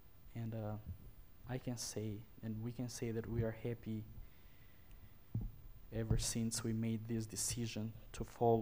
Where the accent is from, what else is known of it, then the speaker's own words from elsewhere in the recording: Albania; born there; English is a second language; I was born in Albania, so in a family that, you know, they were calling themselves Muslim